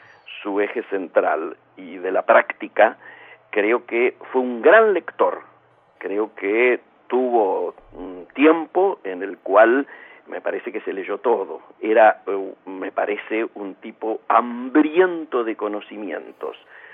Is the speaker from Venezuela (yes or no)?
no; Argentina; me parece que amerita que, digamos, nos enorgullezcamos como argentinos